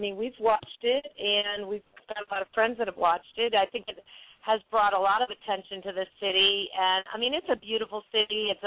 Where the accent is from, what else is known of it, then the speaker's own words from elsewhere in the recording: New England, United States; I was a snobby Yankee. I'll have to admit, I came from New England